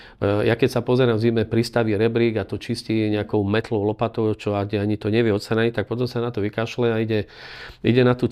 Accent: Košice, Košice Region, Slovakia; teda ja som rodený Košičan

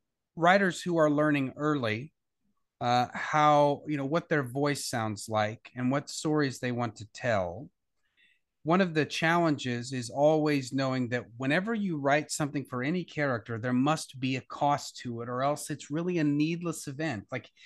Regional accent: Texas, United States; I grew up, I'm originally from West Texas. Mm. So I'm originally from the oil fields of Odessa and Midland.

